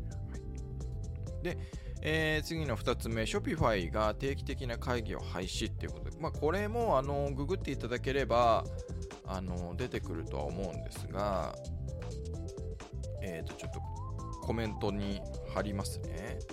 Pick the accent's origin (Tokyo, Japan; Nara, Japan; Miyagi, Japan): Tokyo, Japan; なんか東京生まれ東京育ちだからみたいなことなのかもしれないですけど